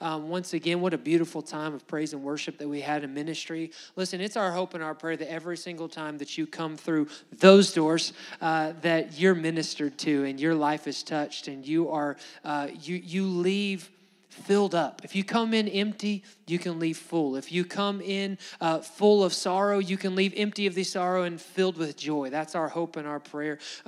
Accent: Huntsville, Alabama, United States; Just like a few months ago, Huntsville, Alabama, my hometown, was rated like the number four place to live in all of America.

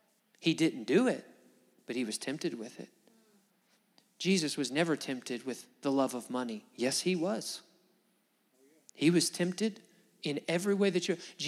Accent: Alabama, United States; I grew up in Alabama, and I think every grandmother in Alabama has a room you're just not allowed to go in.

